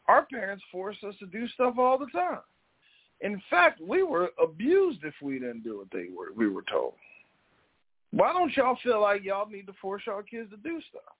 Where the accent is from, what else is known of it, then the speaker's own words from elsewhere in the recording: New Jersey, United States; Shout out to my Cuban family. They got good Spanish accents. I grew up in New Jersey.